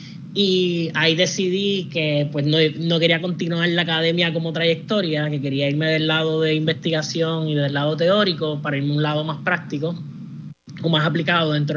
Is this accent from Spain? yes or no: no; Canóvanas, Puerto Rico; estudié en la UP. Soy de Canóvanas, que sí, toda mi vida entre Canóvanas y Loíza. Estudié en escuela pública en Puerto Rico, en la Luis Hernández Perón en Canóvanas.